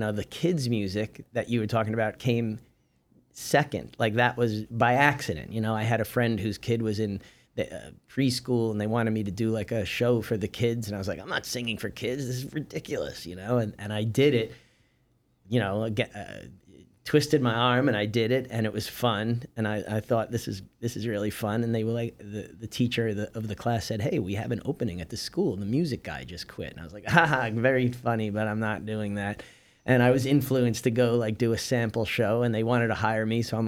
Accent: Michigan, United States; And I moved to Los Angeles from Michigan.

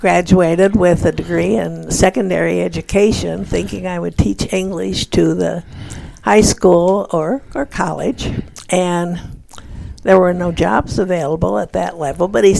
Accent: Hayden, Colorado, United States; No, not quite a Denver native. I was born in Hayden, Colorado, which you've probably never heard of, although they do have an airport now.

